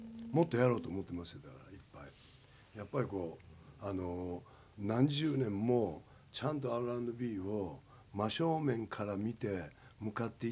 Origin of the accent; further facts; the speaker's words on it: Osaka, Japan; ですけど大阪人です関西人ですから